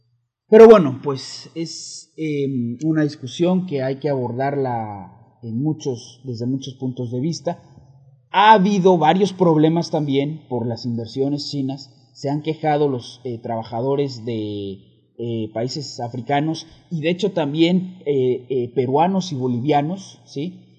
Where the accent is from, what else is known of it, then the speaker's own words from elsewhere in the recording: Mexico; yo como mexicano, como buen mexicano aficionado al boxeo, ustedes sabrán, el boxeo es muy, muy popular en México.